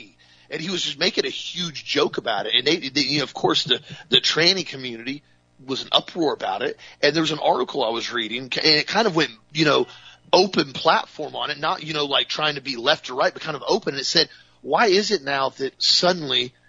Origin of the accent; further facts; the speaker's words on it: United States; That's part of being free. That's part of being an American.